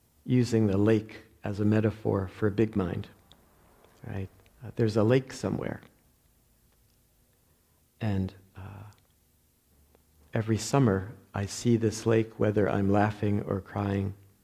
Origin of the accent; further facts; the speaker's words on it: New Jersey, United States; accent: New Jersey; I always feel my New Jersey accent every time people often correct water. That's how they say it in New Jersey.